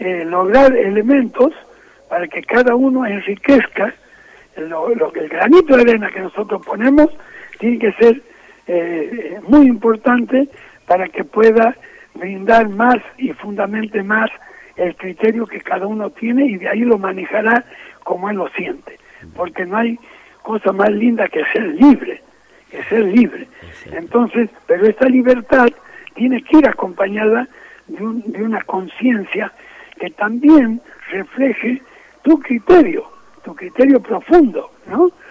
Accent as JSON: {"language": "Spanish", "region": "Mendoza", "country": "Argentina", "said": "seguro que voy atrás como mendocino, como argentino"}